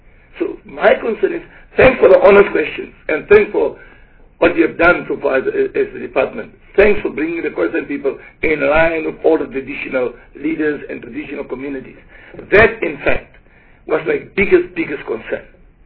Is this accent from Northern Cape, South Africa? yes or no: yes; Northern Cape, South Africa; I'm from the Northern Cape, and I will always speak on behalf of the Northern Cape.